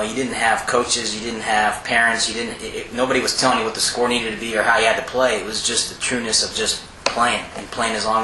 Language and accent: English; Arizona, United States; Yeah, I grew up in Arizona.